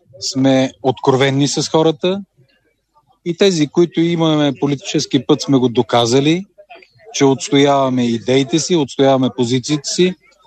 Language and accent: Bulgarian; Stara Zagora, Stara Zagora Province, Bulgaria; Аз съм израснал в Стара Загора.